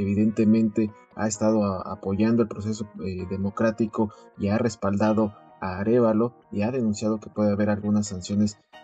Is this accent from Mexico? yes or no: yes; Mexico; un tema que sí nos atañe como mexicanos